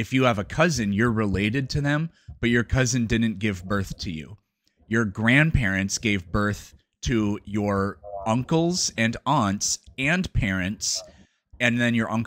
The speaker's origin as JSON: {"language": "English", "country": "United States", "tie": "born there", "said": "Like I was born in the United States."}